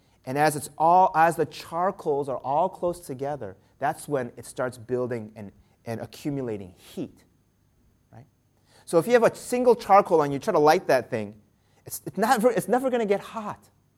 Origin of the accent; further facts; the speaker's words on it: United States; I grew up in the United States. I did a lot of grilling outside.